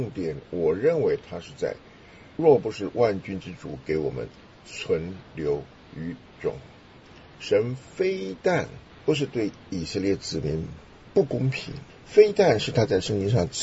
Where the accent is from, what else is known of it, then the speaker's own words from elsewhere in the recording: Henan, China; 那就不能再把它当成一个温州人问题啊，跟我河南人没关系